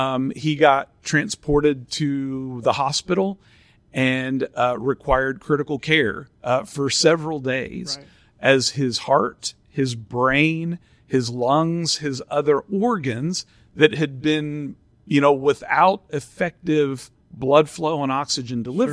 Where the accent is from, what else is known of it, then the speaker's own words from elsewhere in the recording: Joplin, Missouri, United States; also born or lived in West Virginia / Nebraska / Oklahoma; So I grew up in West Virginia, Nebraska, Missouri, and Oklahoma. I ended up landing in Missouri, Joplin, Missouri, for high school.